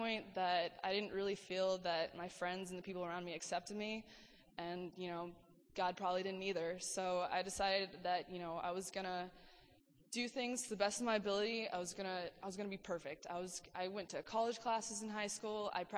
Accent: Arkadelphia, Arkansas, United States; So I grew up in Arkadelphia, Arkansas, in the middle of nowhere

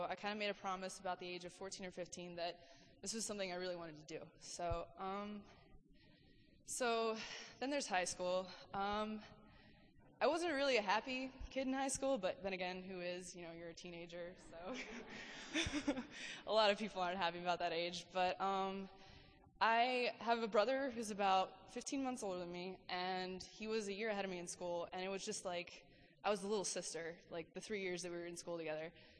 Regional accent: Arkadelphia, Arkansas, United States; So I grew up in Arkadelphia, Arkansas, in the middle of nowhere

